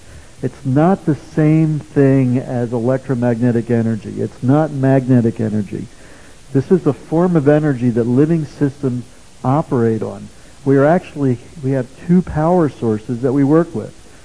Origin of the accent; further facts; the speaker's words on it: Scottsdale, Arizona, United States; I'm here from Scottsdale, Arizona.